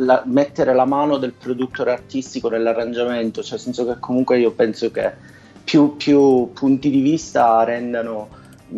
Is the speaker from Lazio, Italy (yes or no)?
no; Caltanissetta, Sicily, Italy; dell'entroterra sicolo, assolutamente nissenico.